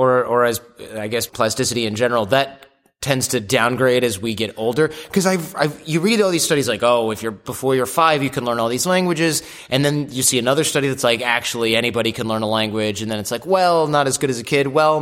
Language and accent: English; Michigan, United States; No, American. But everybody thinks I am because I'm from Michigan, which is like a Canadian with shitty healthcare.